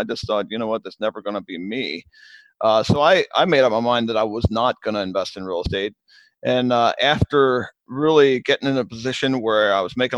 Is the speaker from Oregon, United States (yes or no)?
no; Lancaster, Pennsylvania, United States; I brought the guys up to my hometown here in Lancaster, Pennsylvania.